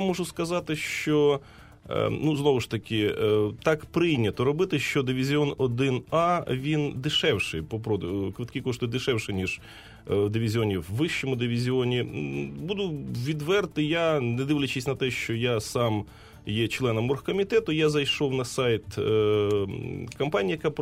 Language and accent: Ukrainian; Kryvyi Rih, Dnipropetrovsk Oblast, Ukraine; Це команда з мого рідного міста, з Кривого Рога